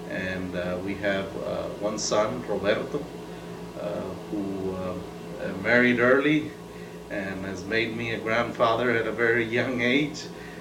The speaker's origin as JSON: {"language": "English", "town": "Eagle Pass", "region": "Texas", "country": "United States", "tie": "born or raised there", "said": "I was born here in Eagle Pass. I've lived in Eagle Pass all my life"}